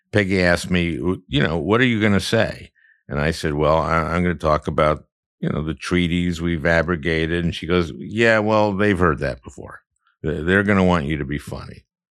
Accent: Minnesota, United States; including one in my home state of Minnesota

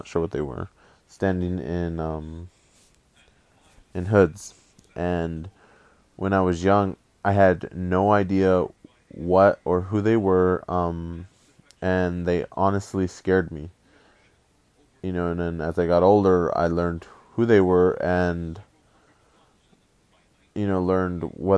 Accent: Modesto, California, United States; so I went one further and I looked for my hometown, Modesto, California. And lo and behold, there is an active group here in my hometown.

